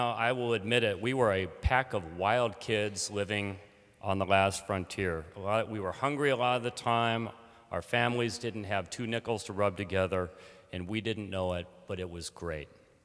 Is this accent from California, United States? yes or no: no; Alaska, United States; I grew up in Alaska, fourth generation Alaskan, and I grew up in a semi-subsistence lifestyle.